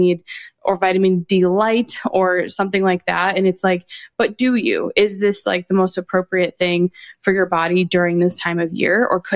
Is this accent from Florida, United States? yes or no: no; Connecticut, United States; now in US South; I know I live in the South, guys. I know. But I'm from Connecticut. So I spent my whole life being very cold.